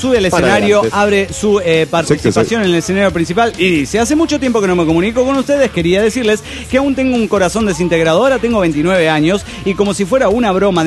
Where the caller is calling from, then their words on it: Panama; Hola niños … de Panamá.